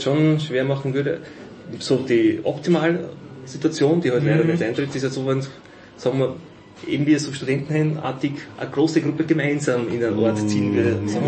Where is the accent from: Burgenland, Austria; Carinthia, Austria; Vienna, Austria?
Burgenland, Austria; Weißt du, das war in meiner Heimatgemeinde.